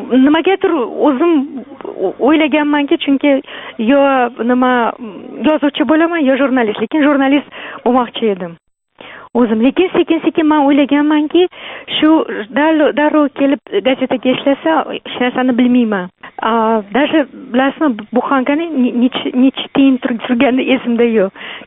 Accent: Qashqadaryo Region, Uzbekistan; born there; Qashqadaryoda tug'ilganman, lekin Qashqadaryoda dadam qashqadaryoli, onam gulistonli.

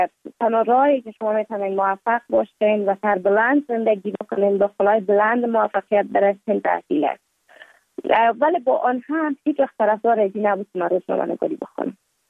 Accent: Kabul, Afghanistan; also born or lived in Mazar-i-Sharif; بعد از تولد ما تا 5 سالگی ما در مزار بودیم، بعد ناقل کابل شدیم چون به اساس کاربار که پدر جانم داشت ما در کابل زندگی نکردیم و ما مکتب در اونجا خواندم. دوره طفولیت ما در کابل سپری کردیم

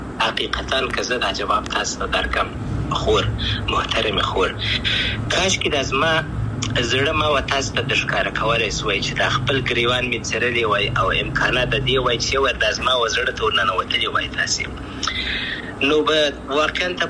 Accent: Afghanistan; اساسي مخکنی سوال افغانستان خو زما دی، زه افغان یم، انشاءالله بیا به افغانستان ته ولاړ سم

